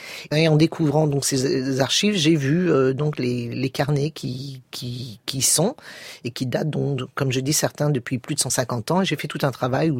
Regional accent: France; Donc, moi, j'ai grandi en France, quand même. J'ai fait ma scolarité ici.

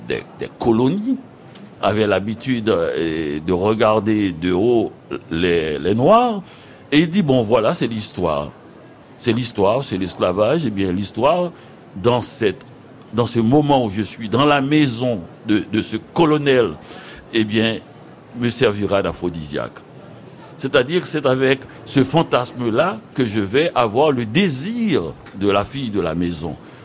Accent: Petit-Goâve, Ouest, Haiti; le Petit Gouave, mon village natal, est aussi en Amérique.

